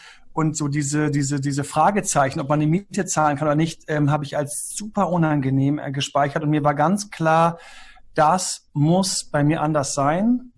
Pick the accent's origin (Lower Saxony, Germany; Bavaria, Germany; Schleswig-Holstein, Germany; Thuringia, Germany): Lower Saxony, Germany; Göttingen; born there; meine Eltern sind aus dem Saarland, haben mich in Göttingen bekommen. Dann habe ich dort die schönste Kindergartenzeit gehabt